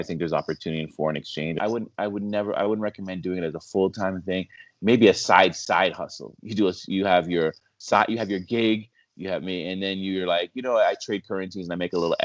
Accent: Canada; I'm Canadian and I have some Canadian currency

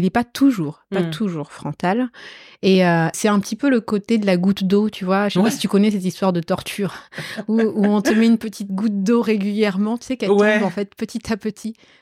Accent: Caen, Normandy, France; moi, quand j'étais jeune en France, à Caen, Clairement, j'arrivais pas à trouver des personnes pour me coiffer.

